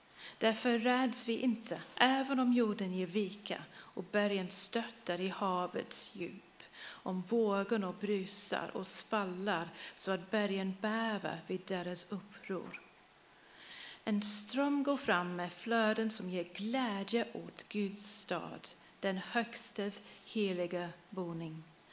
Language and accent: Swedish; England, United Kingdom; Swedish is a second language; moved away as an adult; also born or lived in London; now in Sweden; vi kommer från England. Min utbildning är i konst i grunden. Så jag jobbat som konstnär i London.